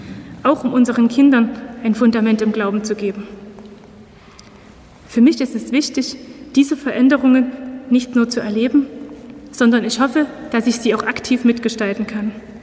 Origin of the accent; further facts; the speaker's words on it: Großenhain, Saxony, Germany; Seit meiner frühen Kindheit in meiner Familie, in meiner Heimatgemeinde in Großenhain bei Dresden und vor allem in der Jugend.